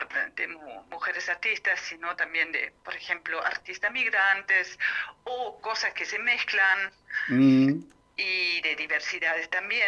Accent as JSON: {"language": "Spanish", "country": "Germany", "also_born_or_lived": "Berlin", "moved": "yes", "lives_now": "Buenos Aires, Argentina", "said": "Yo soy alemana, pero vivo en Buenos Aires desde hace 12 años."}